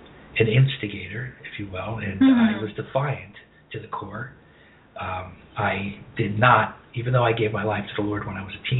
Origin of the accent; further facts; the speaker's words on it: New York, United States; Now, I grew up in the New York area, Westchester, and my two sisters, Debbie and Pam.